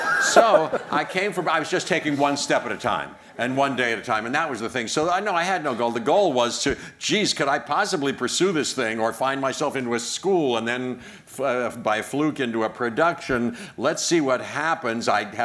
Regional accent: Pittsburgh, Pennsylvania, United States; I came from Pittsburgh, West Homestead, and when I was 17, I tried out for Carnegie Mellon University

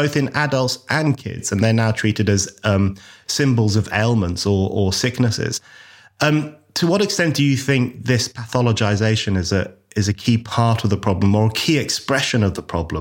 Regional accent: London, United Kingdom; When I was a kid growing up in London, in a fairly traditional Irish heritage household

